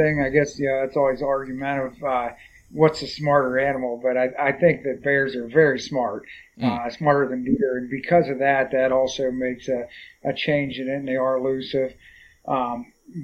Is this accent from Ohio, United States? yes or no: no; Pennsylvania, United States; I'm actually from Jefferson County, but we've always had a camp. I actually lived there for a while in Clinton County